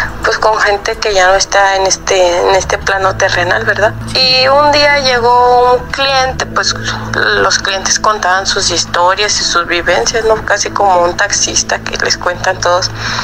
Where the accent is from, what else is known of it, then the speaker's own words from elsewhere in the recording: Coahuila, Mexico; Pues yo soy del norte de Coahuila.